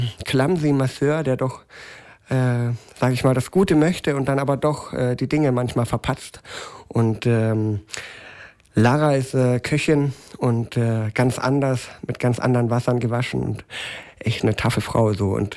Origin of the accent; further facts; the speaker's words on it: Tübingen, Baden-Württemberg, Germany; now in Berlin, Germany; Ich komme ursprünglich aus Tübingen. Ich bin ein Schwabe in Berlin.